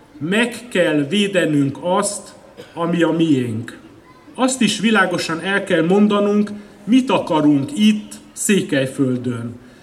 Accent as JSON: {"language": "Hungarian", "country": "Hungary", "said": "Mi magyarok vagyunk, most mindenkire szükség van, és nincs helye kishitűségnek."}